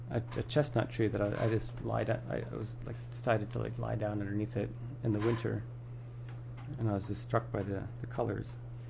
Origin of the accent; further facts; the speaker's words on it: the West, United States; And I, growing up in the West, the sight, the scent of pine trees really does something to me.